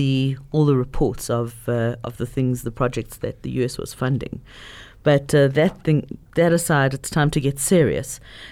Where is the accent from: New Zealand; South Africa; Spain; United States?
South Africa; as a South African, there's two elements.